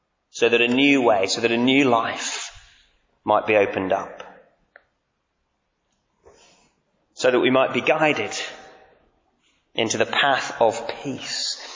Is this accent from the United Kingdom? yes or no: yes; Manchester, North West England, United Kingdom; Now, I'm from Manchester, we'd never heard of bivouacking.